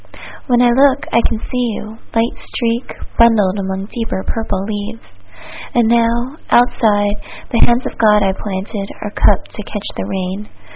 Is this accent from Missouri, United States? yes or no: no; Homestead, Florida, United States; I'm from Homestead, Florida.